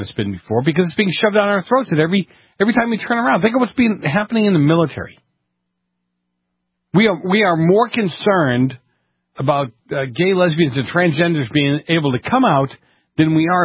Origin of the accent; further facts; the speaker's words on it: Boston, Massachusetts, United States; I grew up in Boston.